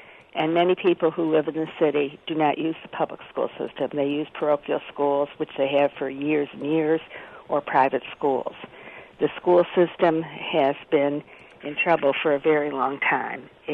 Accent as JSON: {"language": "English", "town": "Detroit", "region": "Michigan", "country": "United States", "tie": "born or raised there", "said": "And knowing other cities as I do, particularly my hometown Detroit, I don't think there's anything palpably different."}